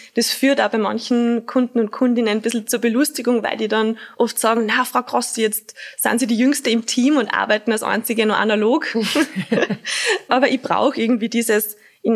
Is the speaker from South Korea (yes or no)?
no; Salzburg, Austria; Ich bin ursprünglich Salzburgerin.